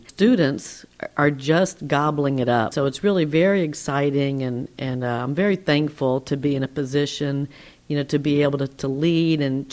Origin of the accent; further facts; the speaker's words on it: Louisiana, United States; I've born and raised in Louisiana and plan to retire here in Louisiana